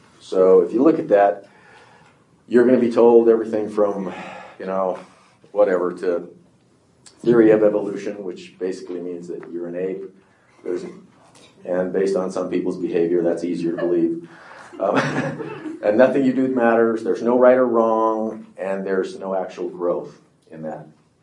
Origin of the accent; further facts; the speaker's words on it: Washoe Valley, Nevada, United States; born there; I was born in Washoe Valley, Nevada, which everyone says, where's that? You would not be alone. Population 6.